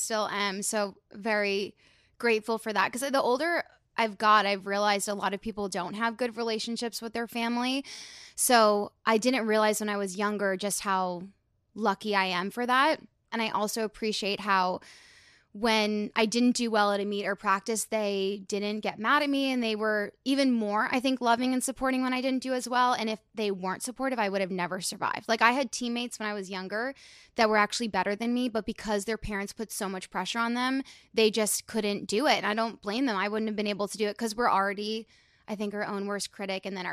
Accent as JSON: {"language": "English", "town": "Needham", "region": "Massachusetts", "country": "United States", "tie": "born or raised there", "said": "I grew up in Newton Needham, Mass."}